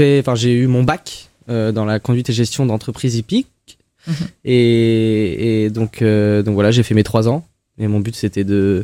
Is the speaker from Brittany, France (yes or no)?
yes; Pléneuf-Val-André, Brittany, France; J'ai grandi à Pléneuf-Val-André, dans une campagne avec des chevaux, des vaches.